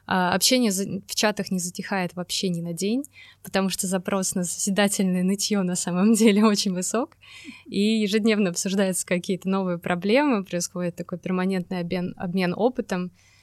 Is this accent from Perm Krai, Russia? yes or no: no; Saint Petersburg, Russia; Я средовой дизайнер из Петербурга. Где бы я ни жила, ответ всегда будет такой.